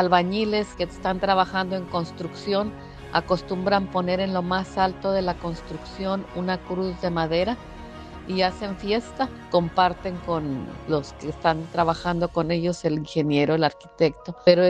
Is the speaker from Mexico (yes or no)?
yes; Monterrey, Nuevo León, Mexico; de Monterrey, México. Quiero compartirles lo que se acostumbra en mi país.